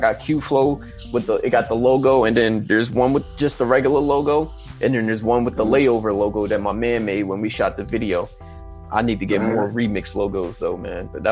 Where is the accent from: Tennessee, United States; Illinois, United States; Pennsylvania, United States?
Pennsylvania, United States; Philadelphia; Because you know I'm from Philly, man. I gotta let people know that.